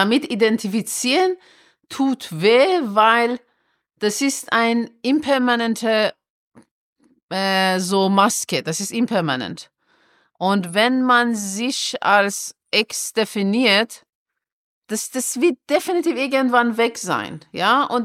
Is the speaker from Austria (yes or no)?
no; Iran; Ein Haut ist, ich bin Iranerin.